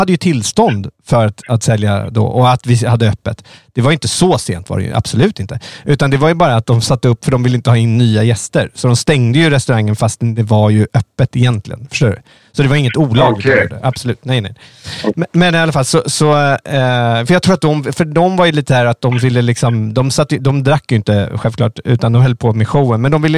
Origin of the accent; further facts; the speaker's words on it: Stockholm, Stockholm County, Sweden; ja men det är väl minst jag kan göra som stockholmare.